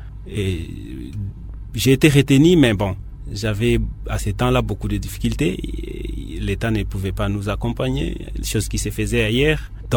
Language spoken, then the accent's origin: French; Ituri, DR Congo; Souvent, les gens me disent, tu es de l'Ituri, comment tu vas acheter la terre à Kimpese? Et généralement, je réponds, je suis un Congolais, je suis un citoyen du monde aussi.